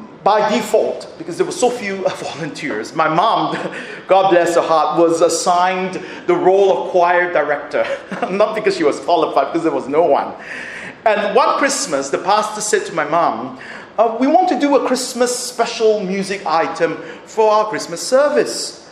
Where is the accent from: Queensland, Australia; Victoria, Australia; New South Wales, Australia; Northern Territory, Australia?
New South Wales, Australia; Sydney; When we were growing up in Sydney, my parents, my brother and myself attended a huge church while we were growing up in Sydney.